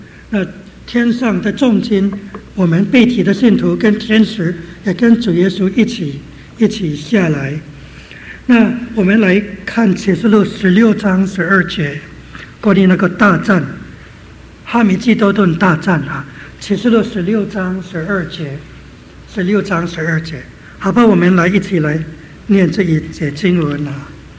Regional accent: China; 我们中国人呢，我们中国都是很骄傲的，我们自己自立自主，中国在这里。

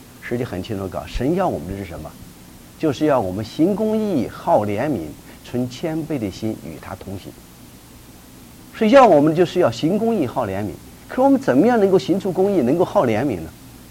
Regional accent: China; moved away as an adult; now in United States; 有时候我们中国人呢，都客气，客气有时候很吃亏。我记得我刚来美国，来美国几天以后呢，我的导师的家里请客

